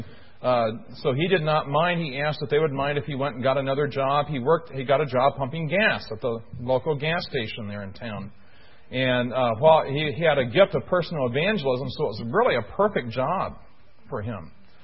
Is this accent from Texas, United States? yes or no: no; Illinois, United States; Now, that was one problem I saw in a church in my hometown in Illinois.